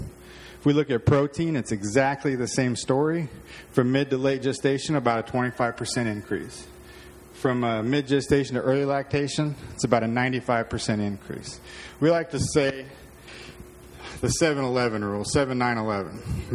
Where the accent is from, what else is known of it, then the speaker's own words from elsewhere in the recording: Nevada, United States; Again, I grew up in Nevada, live in Wyoming.